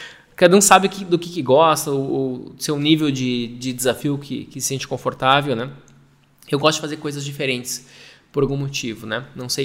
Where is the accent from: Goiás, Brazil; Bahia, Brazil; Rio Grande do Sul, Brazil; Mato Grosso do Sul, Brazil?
Rio Grande do Sul, Brazil; Passo Fundo; born there; eu nasci em Passo Fundo. Passo Fundo é nada mais, nada menos do que a capital do Planalto Médio. Leonardo, o que é Planalto Médio? Planalto Médio é um lugarzinho escondido do Rio Grande do Sul. Então, eu que nasci na capital do nada, numa cidadezinha pequenininha